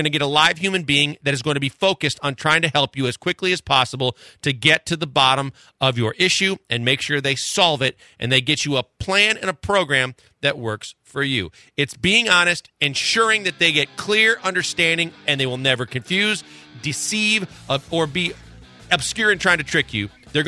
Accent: Milwaukee, Wisconsin, United States; But when I was growing up in Milwaukee, our baseball logo was like the Michigan Wolverines M.

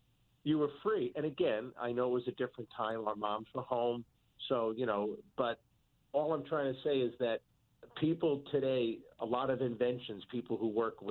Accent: New York, United States; Where I grew up on Long Island was on 40 by 100. We had a village pool. We had Christopher Morley Park.

